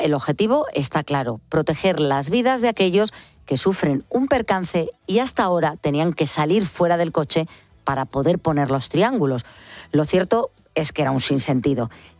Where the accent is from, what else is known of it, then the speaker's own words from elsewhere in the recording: Spain; como buenos españoles, la mayoría hemos demorado hasta el último momento para hacernos con ellas.